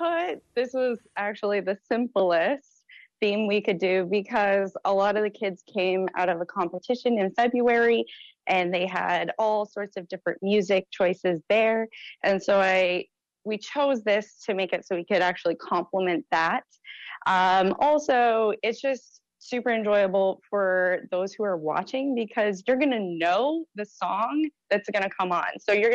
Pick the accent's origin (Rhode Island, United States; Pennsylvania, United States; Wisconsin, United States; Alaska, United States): Alaska, United States; Fairbanks; I'm from Fairbanks, Alaska, originally, and my friend brought me to the rink, and I just got hooked.